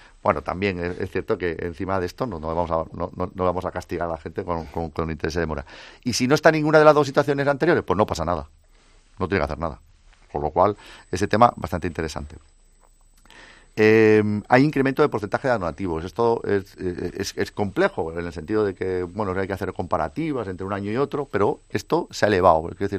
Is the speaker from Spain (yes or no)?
yes; Spain; me siento orgulloso como ciudadano español